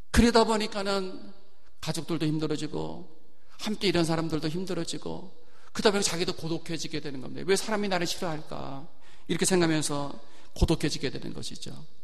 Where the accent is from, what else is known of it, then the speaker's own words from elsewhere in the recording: South Korea; 저는 그 한국에서 어린 시절을 보냈을 때 술 취하시는 분들을 좀 많이 봤어요.